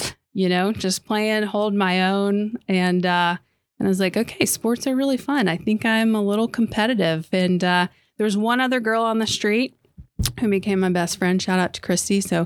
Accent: Evans, Georgia, United States; Suburb of Augusta. So my parents moved us out to Georgia in the early 90s

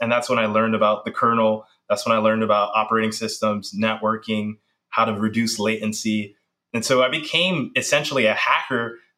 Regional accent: Bronx, New York, United States; And growing up in the Bronx, there were just so few resources around.

